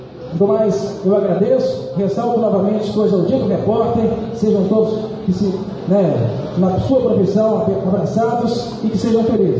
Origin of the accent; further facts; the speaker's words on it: Conceição da Barra, Espírito Santo, Brazil; a gente vem da zona rural. Eu sou filho do assentamento Jundiá, sou de Conceição da Barra.